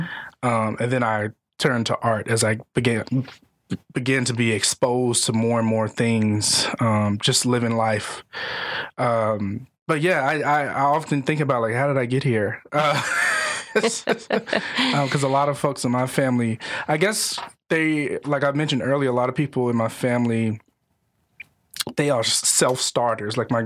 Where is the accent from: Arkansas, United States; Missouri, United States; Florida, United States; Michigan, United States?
Arkansas, United States; West Memphis; But yes, I basically, you know, was born and raised in West Memphis and ended up going to high school and college over in Memphis, Tennessee, but also frequented Mississippi a lot, too.